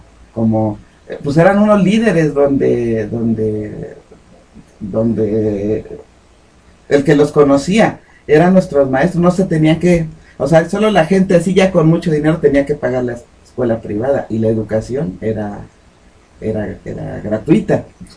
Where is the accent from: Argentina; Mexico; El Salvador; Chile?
Mexico; nosotros como mexicanos, yo me acuerdo